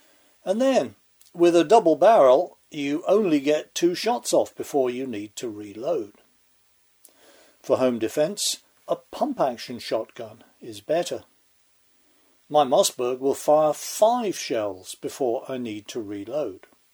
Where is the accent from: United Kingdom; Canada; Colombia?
United Kingdom; England; now in United States; I've been a US citizen for 11 years now, but I was born and raised English. As English as it is possible to be, in fact.